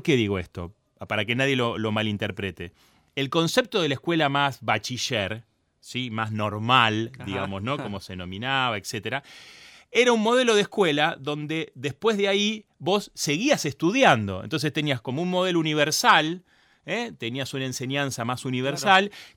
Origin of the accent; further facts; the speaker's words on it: Rosario, Santa Fe, Argentina; digo yo que soy de Rosario, que provengo de toda esa zona donde se exportan cereales.